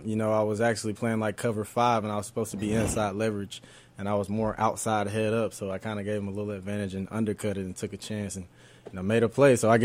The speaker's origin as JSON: {"language": "English", "town": "Atlanta", "region": "Georgia", "country": "United States", "tie": "born or raised there", "said": "You know, growing up in Atlanta, of course, I'm a Braves fan."}